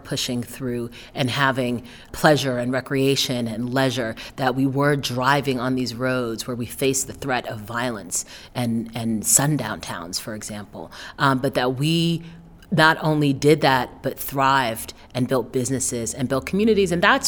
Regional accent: New York, United States; So I'm from New York. You know, I didn't grow up in a kind of car culture.

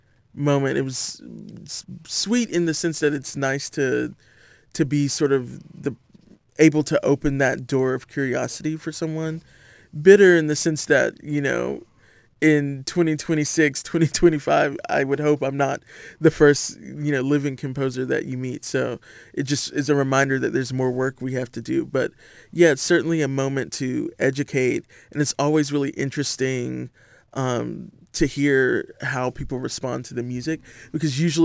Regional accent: the South, United States; a Black American woman in the South in particular, which I think is an experience that's often overlooked, you know, talking about what it means to be from the South.

